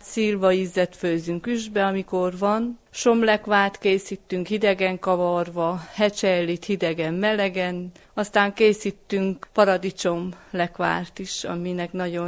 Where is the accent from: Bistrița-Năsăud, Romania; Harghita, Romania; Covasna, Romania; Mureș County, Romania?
Harghita, Romania; Firtănuș; Itt születtünk, máshol sem jobb. Nem is gondolkoztunk ezen soha, hogy elmennénk valahova.